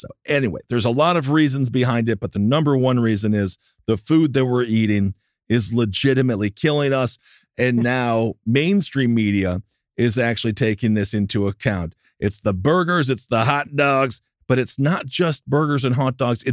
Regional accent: Wisconsin, United States; I'm from Wisconsin. I love cheese.

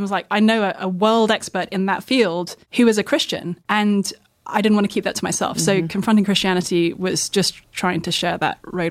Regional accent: United Kingdom; I come from the UK, in case no one can notice that from my deep southern accent.

